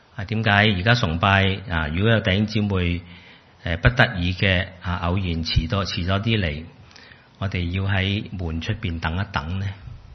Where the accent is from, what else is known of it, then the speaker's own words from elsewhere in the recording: China; 其实好像我们中国人的团年饭开年饭这样，开开心心